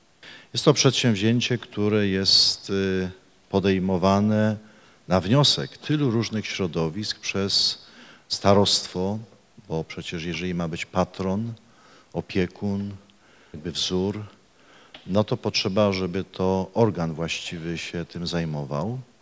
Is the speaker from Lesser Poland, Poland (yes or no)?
yes; Oświęcim, Lesser Poland, Poland; born there; Choćby też z tego powodu o tym mówię, ponieważ urodziłem się tutaj w Oświęcimiu. Nawet pokazano mi okno u Salezjanów, gdzie była porodówka 18 listopada 1958 roku.